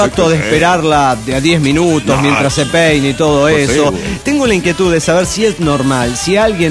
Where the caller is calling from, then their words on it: Dallas, Texas, United States; de Dallas, Texas.